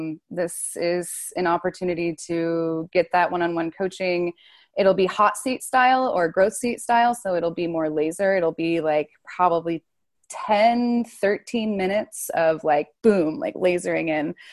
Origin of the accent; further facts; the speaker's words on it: Sandpoint, Idaho, United States; I'm currently in Idaho. I'm in Sandpoint, Idaho, which is my hometown.